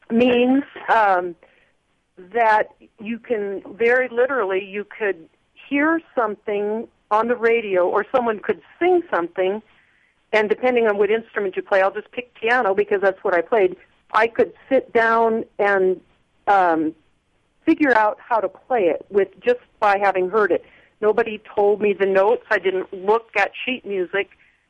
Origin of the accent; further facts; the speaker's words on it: Minnesota, United States; It's way up there. You know, it's Straight Outta Kitson. I tell people I'm almost Canadian.